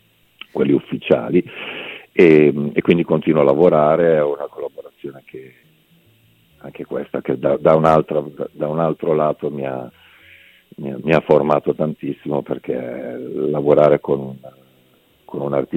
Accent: Lombardy, Italy; accent: Brianzolo; il mio dialetto, che è il brianzolo, che in realtà è un milanese un po' più paesano

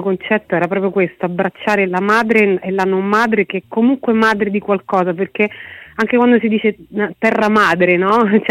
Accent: Velletri, Lazio, Italy; qui del mio paese, di Velletri, nella mia città

